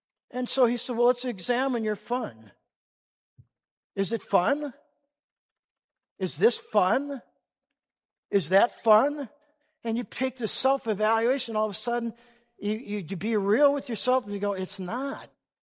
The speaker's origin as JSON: {"language": "English", "town": "Minneapolis", "region": "Minnesota", "country": "United States", "tie": "born or raised there", "said": "I grew up in South Minneapolis on Chicago and 35th Street, and from there to Lake Street, we ran around"}